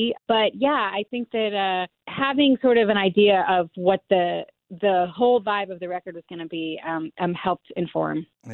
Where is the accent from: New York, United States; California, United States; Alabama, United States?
Alabama, United States; I think that that is such an important part of my identity as a Southerner.